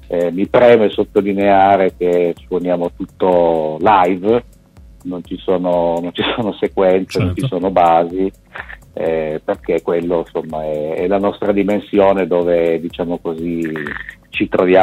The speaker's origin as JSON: {"language": "Italian", "town": "Turin", "region": "Piedmont", "country": "Italy", "said": "Noi siamo di Torino"}